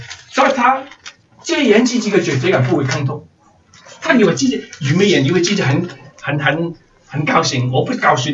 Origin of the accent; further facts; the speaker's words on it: China; now in Canada; 我们来到这里，加拿大还是说我们是中国人，他们是外国人。